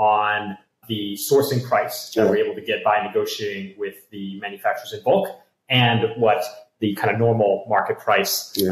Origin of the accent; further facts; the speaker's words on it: California, United States; I'm originally from California.